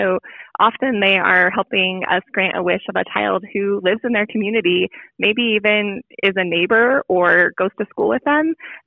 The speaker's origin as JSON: {"language": "English", "town": "Casper", "region": "Wyoming", "country": "United States", "tie": "born or raised there", "said": "So I was born and raised here in Casper. I did spend a little bit of time in Montana for college, but decided to move back closer to family after graduation."}